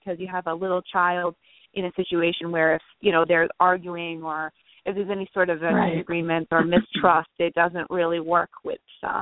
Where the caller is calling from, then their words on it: New Jersey, United States; I'm calling from New Jersey.